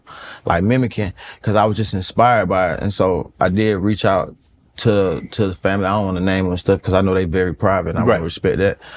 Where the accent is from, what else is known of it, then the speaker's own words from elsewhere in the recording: Atlanta, Georgia, United States; I'm from Atlanta, so you know, like